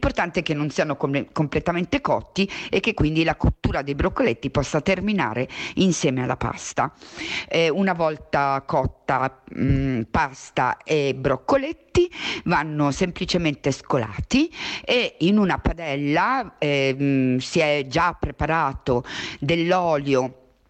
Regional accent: Apulia, Italy; questa ricetta mi arriva dalla mia terra, dalla Puglia, mi riconnette un po' con le mie radici, quelle radici che si sono perse nel mio muovermi tra diversi luoghi, sia in Italia che in Europa

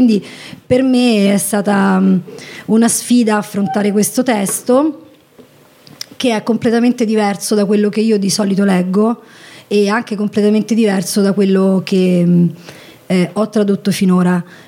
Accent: Viterbo, Lazio, Italy; Vengo da Viterbo.

